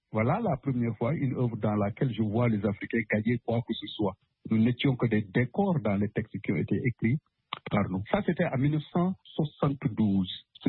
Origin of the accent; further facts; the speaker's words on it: Senegal; comme tous ceux de ma génération, nous avons grandi au Sénégal, nous sommes allés au lycée